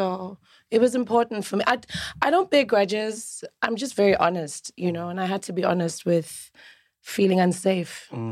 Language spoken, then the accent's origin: English; South Africa; it's something I've started learning as a South African whenever I have visitors.